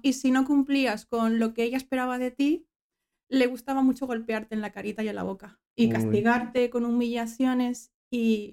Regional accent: Valencian Community, Spain; A ver, mi familia toda es francesa, pero yo he vivido gran parte de mi vida en la Comunidad Valenciana.

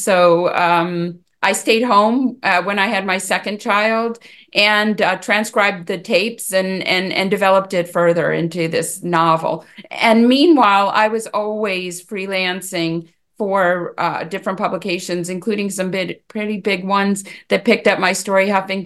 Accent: New York, United States; I'm from New York, so you can imagine I checked some boxes there.

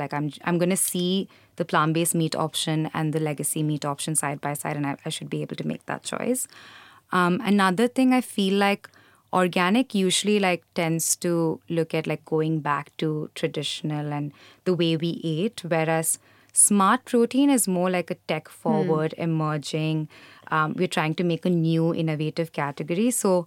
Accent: Kerala, India; I come from Kerala, so I know that within Kerala itself, like just across the breadth of Kerala, we eat very different kinds of fish.

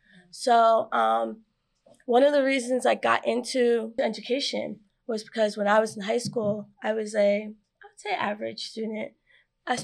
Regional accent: New Jersey, United States; I am from Salem County.

